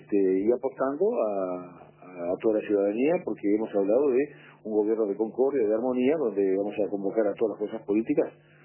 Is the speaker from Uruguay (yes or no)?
yes; Colonia Suiza, Colonia, Uruguay; yo soy oriundo de Colonia Suiza, ¿no? Soy oriundo del departamento de Colonia. Como cirujano me radiqué en el 79 en el departamento